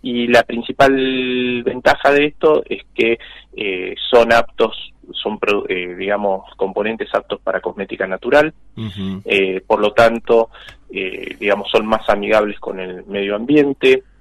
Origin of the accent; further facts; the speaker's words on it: Bahía Blanca, Buenos Aires Province, Argentina; nosotros somos acá de Bahía Blanca